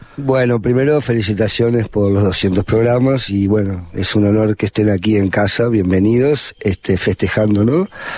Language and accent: Spanish; Montevideo, Uruguay; y de ahí mis viejos vivieron en el Prado. Pero no recuerdo, porque creo que estuve, no sé, 7-8 meses.